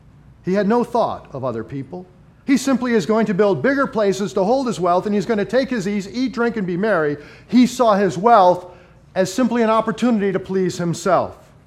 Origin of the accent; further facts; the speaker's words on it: United States; by virtue that we are American citizens makes us richer than 90% of the rest of the world.